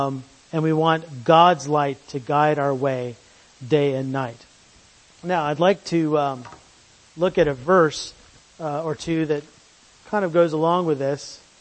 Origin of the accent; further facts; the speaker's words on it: England, United Kingdom; Oh, Slaney, or I'm not Irish. I'm proud English, so I don't speak Irish.